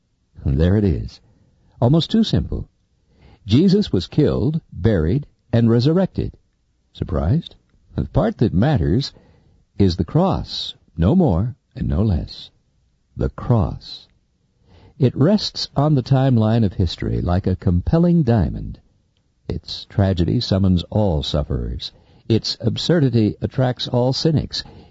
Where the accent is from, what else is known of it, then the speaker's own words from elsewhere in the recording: Texas, United States; In a recent trip to my hometown, I took some time to go see a tree. A live oak tree, my dad had called it, with the accent on live.